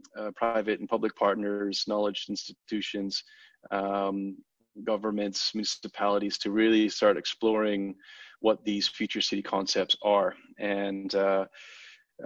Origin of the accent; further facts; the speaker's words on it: Vermont, United States; but I'm actually from Vermont, and I realized that if I want to study architecture and urbanism and urban planning, that I couldn't do that in the mountains of Vermont.